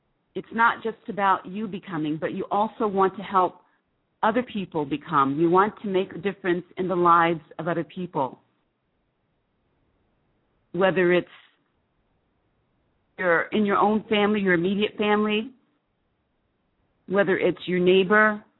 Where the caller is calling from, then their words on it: Saudi Arabia; I'm calling in from Saudi Arabia.